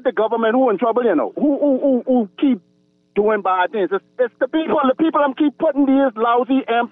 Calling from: Freetown, Western Area, Sierra Leone; I'm from Camp Road.

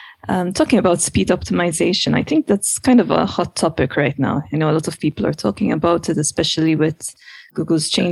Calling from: Malta; I'm calling from Malta. It's pretty hot here.

